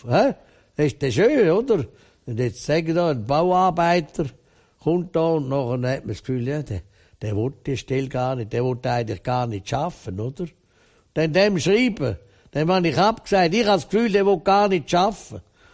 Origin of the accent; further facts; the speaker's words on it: Switzerland; Wenn du mal schaust, als Schweizer da, wo es eine Green Card und weiss ich was.